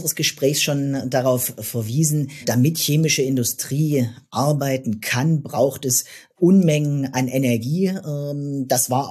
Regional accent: Merseburg, Saxony-Anhalt, Germany; Ich bin 81 in Merseburg geboren, also ich habe von meinem Kinderzimmer auf Leuna geguckt. Mein Vater hat in Buna gearbeitet

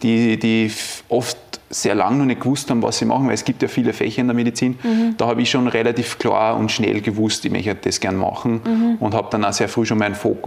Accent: Linz, Upper Austria, Austria; now in Vienna, Austria; Habe zwei Ordinationen, eine hier im schönen Wien und in meinem Heimatbundesland in Linz in Oberösterreich.

